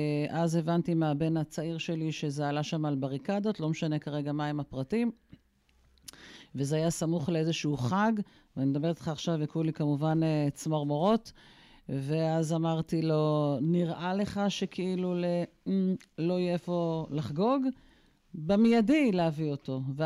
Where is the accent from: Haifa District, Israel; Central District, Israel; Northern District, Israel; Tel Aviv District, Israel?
Northern District, Israel; Kiryat Shmona; born there; ואני זוכרת בילדותי שהיו כל כך הרבה פעמים שהיינו מגיעים לישון אצלהם בראש פינה, כי אני ילידת קריית שמונה